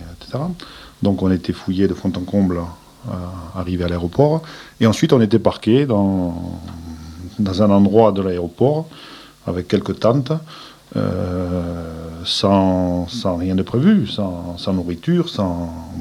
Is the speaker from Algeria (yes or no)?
yes; Oran, Oran Province, Algeria; moved away; moi, quand je suis parti, le port d'Oran brûlait. Et donc, les bateaux, par contre, ne partaient plus.